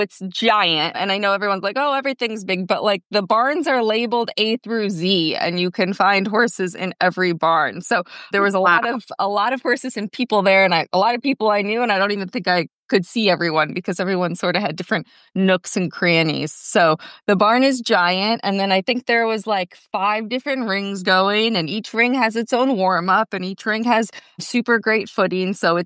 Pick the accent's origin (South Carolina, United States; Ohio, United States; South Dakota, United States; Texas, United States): Ohio, United States; I'm from Ohio, but I've never been to WEC in Ohio either.